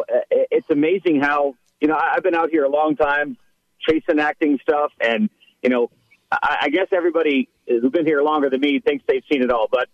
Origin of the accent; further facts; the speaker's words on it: Estes Park, Colorado, United States; I'm from right up the road. I grew up in adorable Estes Park.